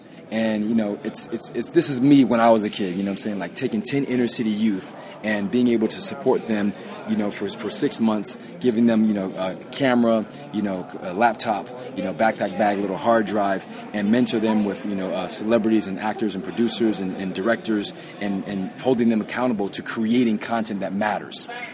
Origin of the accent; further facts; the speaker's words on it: Los Angeles, California, United States; my story is I grew up here in Los Angeles in the hood in central L.A., and it was basically, put food in your belly, clothes in your back, roof over your head, and it was basically survival.